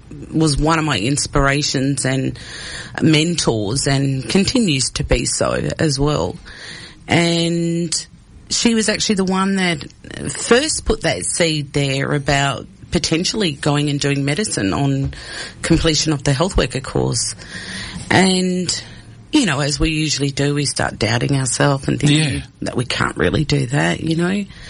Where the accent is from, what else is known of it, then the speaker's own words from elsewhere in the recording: Western Australia, Australia; I was born here in Whadjuk Country, I kind of had a connection with the Noongar, yeah, people here as well. So grew up with a lot of Noongar mob.